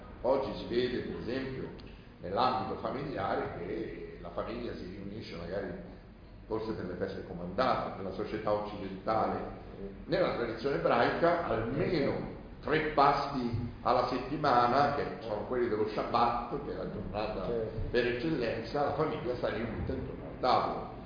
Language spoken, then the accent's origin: Italian; Rome, Lazio, Italy; now in Bologna, Italy; io sono romano da sempre, e anche se vivo qua a Bologna da 20 anni